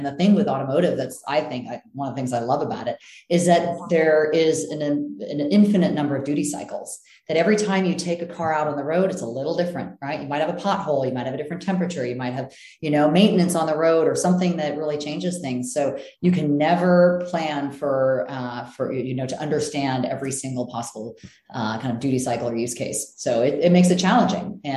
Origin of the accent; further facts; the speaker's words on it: California, United States; I'm from California, but really wanted to do the automotive thing.